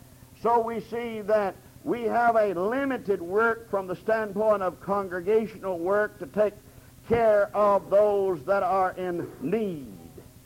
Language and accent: English; Florence, Alabama, United States; The church I was raised in Florence, Alabama, has been in the liberal camp since the late 50s, early 60s.